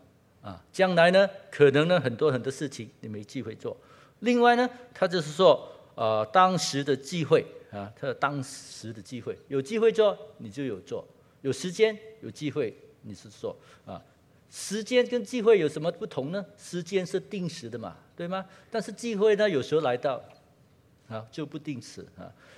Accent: Kuala Lumpur, Malaysia; 看我在吉隆坡长大的时候

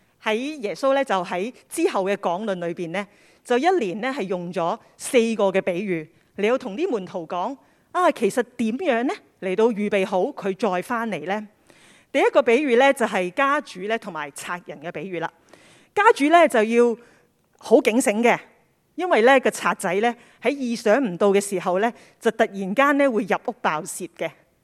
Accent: Hong Kong; 但是以我们香港人的性格

